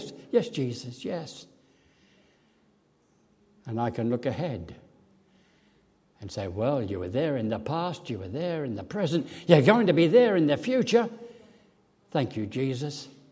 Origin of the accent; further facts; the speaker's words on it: England, United Kingdom; excuse my language, I'm an Englishman, a little old lady.